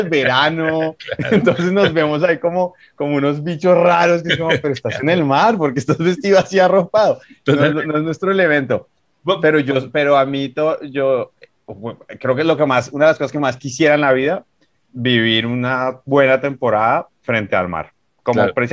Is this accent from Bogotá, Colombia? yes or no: yes; Bogotá, Colombia; Yo soy bogotano. No, yo soy todo lo contrario, imagínate, en Bogotá, qué mar ni qué nada.